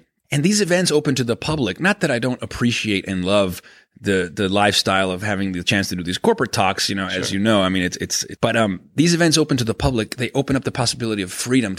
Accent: Venezuela; which is interesting because I grew up in Venezuela and Brain Games had a lot of success in South America.

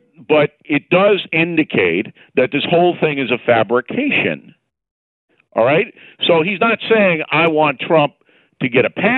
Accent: United States; As an American, I want to know if the Russians did anything.

